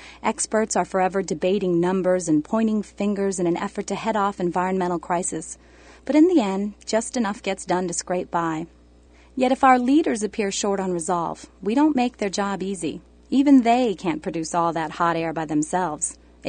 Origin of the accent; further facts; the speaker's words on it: United States; As an American living in a country with one television per 1.3 people